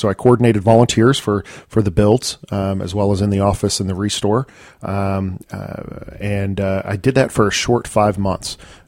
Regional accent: Tampa, Florida, United States; also born or lived in New Jersey; I was born up north, New Jersey. But as a young child, my family moved down to the Tampa Bay area and settled up in North Tampa.

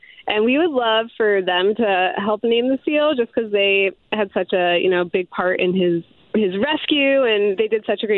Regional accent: Hamden, Connecticut, United States; And I'm actually from the Hamden area, so I know New Haven very well.

